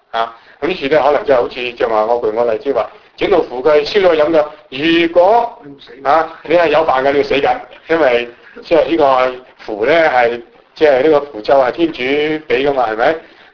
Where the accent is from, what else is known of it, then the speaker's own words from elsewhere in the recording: China; 其实这个这样的现象呢好像跟我们中国人差不多啦